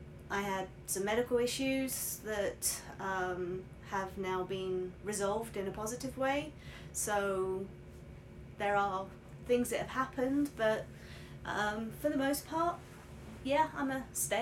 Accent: Portsmouth, South East England, United Kingdom; now in North Carolina, United States; I grew up in the south coast of England, a place called Portsmouth, and we also lived on the seafront as well

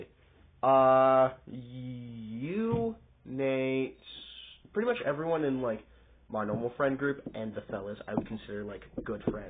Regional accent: Grover Beach, California, United States; Where I grew up? Grover Beach.

